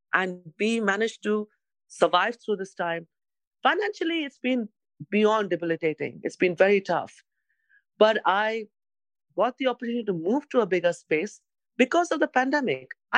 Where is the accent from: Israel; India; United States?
India; I'm Indian. And, you know, you know, I grew up in India.